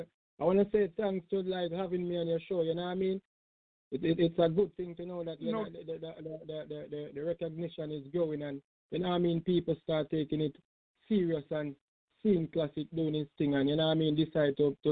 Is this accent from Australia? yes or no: no; Manchester, Jamaica; now in Connecticut, United States; First of all, I'm living in Connecticut right now in the U.S. And I'm from Jamaica, Manchester, Jamaica. You know what I mean? You know, that's … land, right? That's where I'm from.